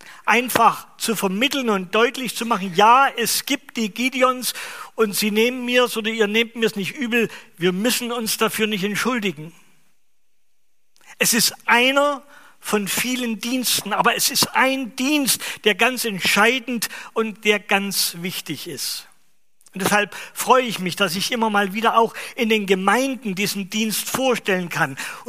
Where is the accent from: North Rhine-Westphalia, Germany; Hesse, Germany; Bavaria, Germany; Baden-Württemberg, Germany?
Hesse, Germany; Braunfels; Ich komme aus Braunfels, also in der Nähe von Wetzlar.